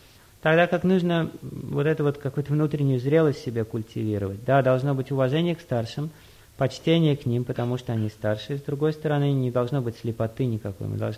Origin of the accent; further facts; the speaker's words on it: Uzbekistan; я, например, вырос в Узбекистане, я знаю, как это там.